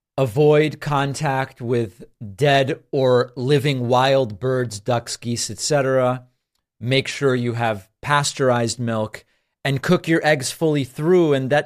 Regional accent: New England, United States; My favorite flavor is maple waffle. I grew up in New England, okay

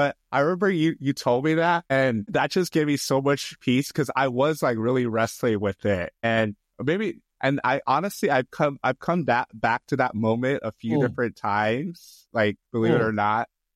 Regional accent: United States; from my background of being Nigerian, but raised in America

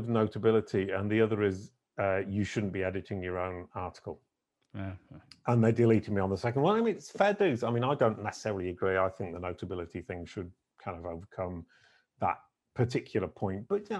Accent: United Kingdom; And being British, I feel terribly guilty about the fact.

